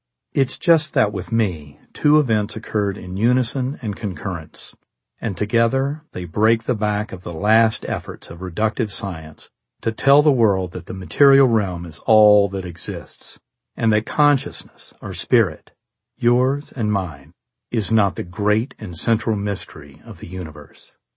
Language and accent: English; the South, United States; As an American growing up in the South in the 20th century, the word I'm used to hearing and saying is God.